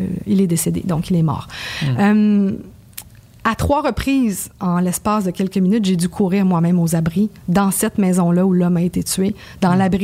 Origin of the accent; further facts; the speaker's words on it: Canada; j'ai un passeport canadien. S'il arrive quoi que ce soit, moi, je sors mon passeport en mode, pardon, je suis canadienne, voilà.